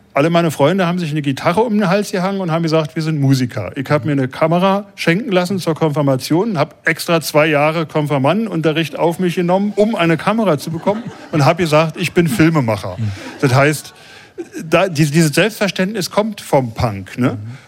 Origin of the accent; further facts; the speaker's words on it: Germany; Und dann fing es auch noch an … zu singen als Westdeutsche.